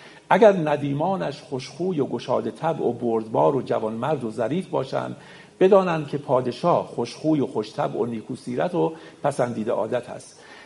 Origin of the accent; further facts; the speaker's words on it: Iran; ما ایرانیم و باید این کتابا رو واقعا بخونیم، با فرهنگمون هویتمون آشنا بشیم.